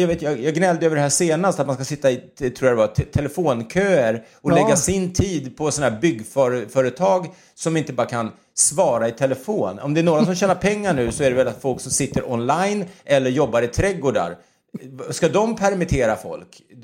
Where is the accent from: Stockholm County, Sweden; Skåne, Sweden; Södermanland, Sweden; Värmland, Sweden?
Stockholm County, Sweden; Stockholm; jag är uppväxt i Älvsjö i Stockholm.